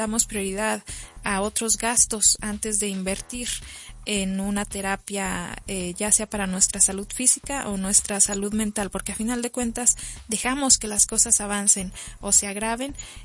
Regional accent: Mexico; nos falla a nosotros como mexicanos.

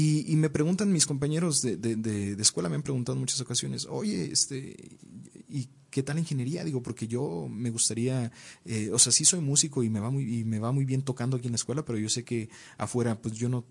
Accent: Durango, Mexico; born there; Yo les dije, no soy de Ciudad de México. Tengo la fortuna de haber nacido en Durango.

